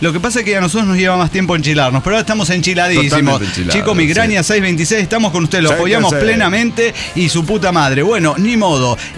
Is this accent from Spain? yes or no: no; Honduras; now in United States; Y yo soy hondureño, o sea, patá en el culo.